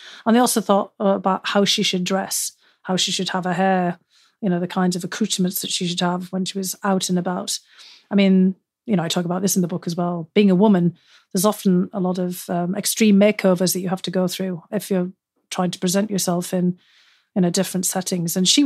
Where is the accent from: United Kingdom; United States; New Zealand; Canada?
United Kingdom; States when I'd encounter other Brits. And there'd be some great consternation about how someone with my kind of accent, who hadn't changed it to sound more like the BBC, had managed to make it as far as I had.